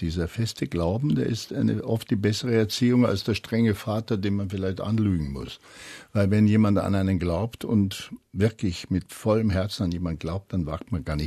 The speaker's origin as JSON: {"language": "German", "region": "Bavaria", "country": "Germany", "accent": "Bavarian", "said": "man hat mir geraten, das zu tun wegen meinem bayerischen Akzent"}